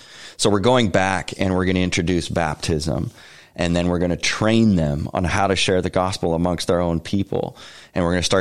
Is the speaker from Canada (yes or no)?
yes; Canada; And we're like, "Yeah, we're from Canada."